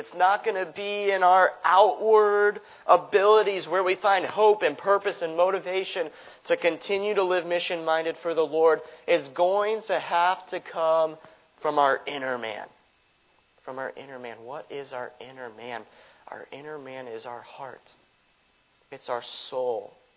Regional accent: Greenville, South Carolina, United States; We come from the Greenville, South Carolina area. If you know anything about the Greenville, South Carolina area, you know it's right smack in the middle of the Bible Belt

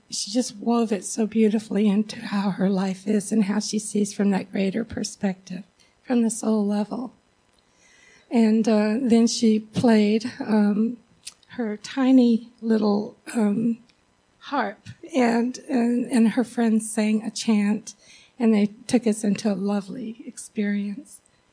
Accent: South Bend, Indiana, United States; I grew up in South Bend, Indiana. And when you live in the Great Lakes region, you get a lot of snow.

